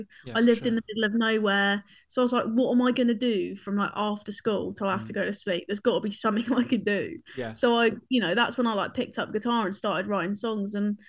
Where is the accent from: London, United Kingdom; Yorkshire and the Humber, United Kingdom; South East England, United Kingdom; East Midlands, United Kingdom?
South East England, United Kingdom; growing up on the Isle of Wight was so fun. I had such a fun childhood, you know, just surrounded by like beaches. It's a quiet place. It's beautiful as well.